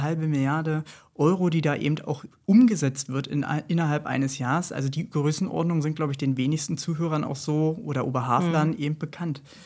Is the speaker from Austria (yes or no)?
no; Hennigsdorf, Brandenburg, Germany; born there; gebürtiger Henningsdorfer.